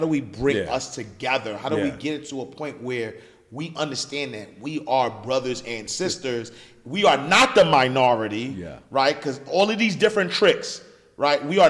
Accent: United States; even though my parents are from Haiti, I grew up in America. I'm American, right? Yeah. Like I grew up in America.

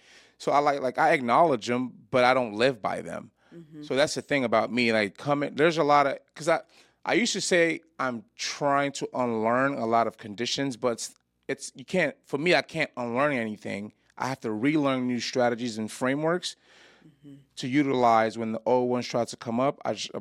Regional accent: Nigeria; I come from literally being Nigerian.

